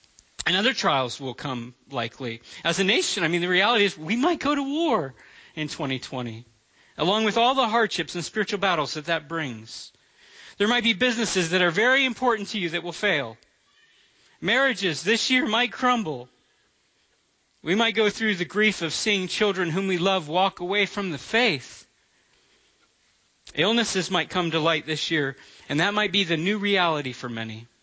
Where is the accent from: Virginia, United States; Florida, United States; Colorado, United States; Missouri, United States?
Florida, United States; I know in my home state, Florida, it was a really hard year for them.